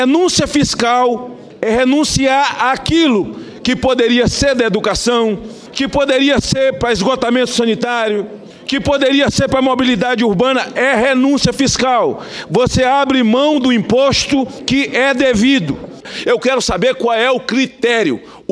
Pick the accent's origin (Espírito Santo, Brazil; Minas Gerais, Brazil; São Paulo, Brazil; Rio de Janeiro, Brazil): Espírito Santo, Brazil; Lá no meu estado, a cultura é Congo, é muqueca capixaba, é panela de barro, cultura é circo, é mambembe, esses não têm vez.